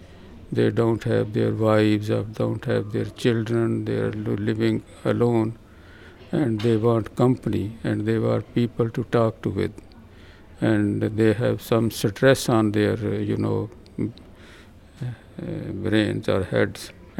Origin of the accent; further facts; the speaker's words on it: Pakistan; English is a second language; now in London, United Kingdom; And now most of them are Asian. And I am also from Pakistan.